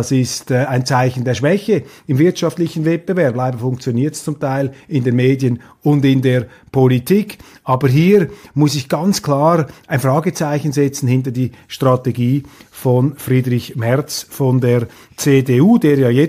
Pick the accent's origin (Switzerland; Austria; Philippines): Switzerland; now in Germany; als Schweizer kann ich von außen nur sagen